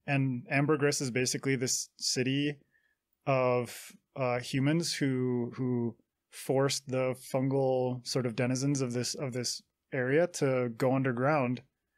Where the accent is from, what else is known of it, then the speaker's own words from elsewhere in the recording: British Columbia, Canada; most of it stems from childhood, growing up on the West Coast in British Columbia.